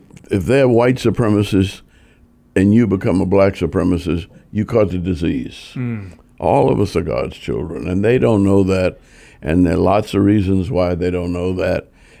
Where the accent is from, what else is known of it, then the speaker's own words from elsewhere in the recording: New Orleans, Louisiana, United States; growing up in New Orleans, probably the best thing that happened to me in some ways was that I was born 50 yards from the headquarters of the Nazi Party.